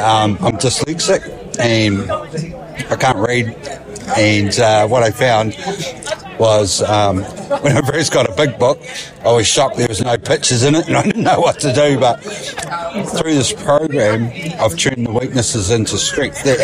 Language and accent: English; Christchurch, Canterbury, New Zealand; Yeah. So anyway … alcoholic, and I'm from Christchurch